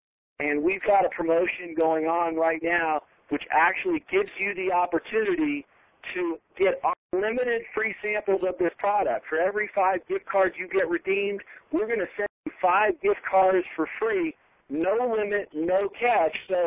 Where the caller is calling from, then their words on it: Colorado, United States; I'm calling in from Colorado tonight.